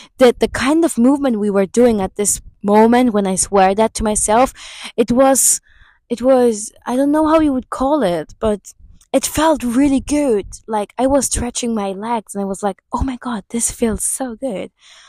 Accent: Alexandria, Alexandria Governorate, Egypt; It's not the city we come from. We come from Alexandria. We are Alexandrians

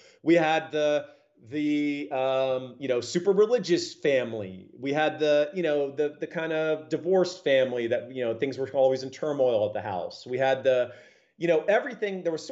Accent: Austin, Texas, United States; You know, I grew up in Northwest Austin, right?

